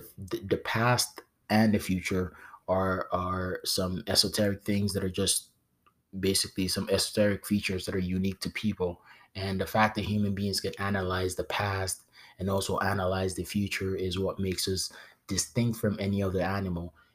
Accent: Nigeria; I'm a big fan of Kamaru Usman. He's Nigerian. I'm Nigerian.

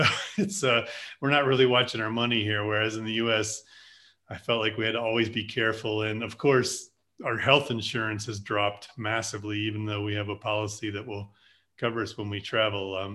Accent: Virginia, United States; also born or lived in New York City / Nashville; I grew up in Virginia, which does get kind of cold in the winter. And I lived in New York City, which was even worse, and Nashville

